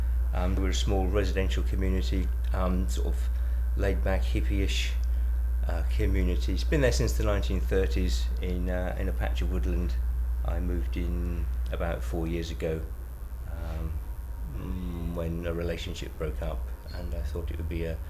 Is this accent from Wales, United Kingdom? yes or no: no; St Albans, East of England, United Kingdom; I'm 54 and I'm from St Albans.